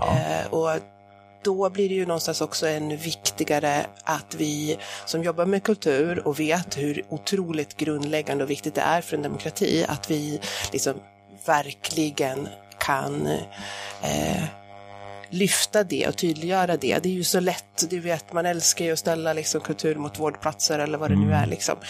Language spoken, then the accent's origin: Swedish; Gävle, Gävleborg County, Sweden; Och det är man ju som Gävlebo kanske lite blind för.